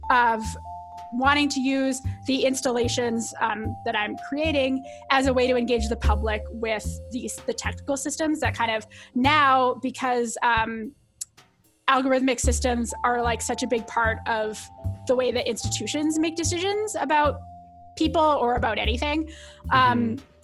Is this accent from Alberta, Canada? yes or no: yes; Calgary, Alberta, Canada; Well, I mean, I'm from Calgary, so I was coming back home.